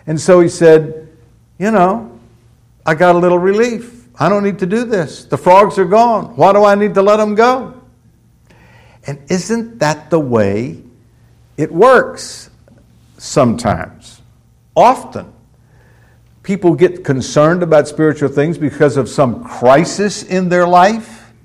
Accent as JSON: {"language": "English", "region": "Florida", "country": "United States", "tie": "born or raised there", "said": "I grew up in Florida, and mosquitoes were just a way of life in Florida."}